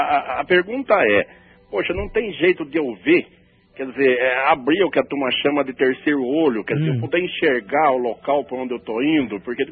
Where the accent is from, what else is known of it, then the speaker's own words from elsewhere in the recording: Santa Bárbara, Brazil; Eu sou de Santa Bárbara, 150 km daí.